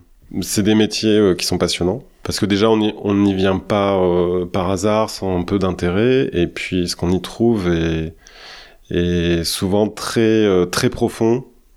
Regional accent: Bourgogne-Franche-Comté, France; Après, moi, je viens de Bourgogne, et plus précisément de la Nièvre.

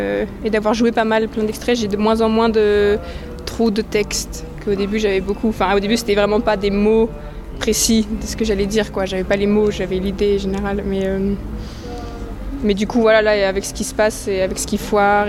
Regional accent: Auvergne-Rhône-Alpes, France; Moi, je viens de Savoie, mais je suis souvent... je fais du cirque à Genève.

